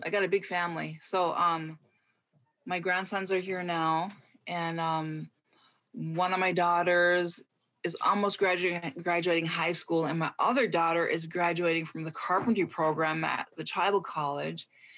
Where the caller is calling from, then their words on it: Deer River, Minnesota, United States; I am joining you from Deer River, Minnesota, on Leech Lake.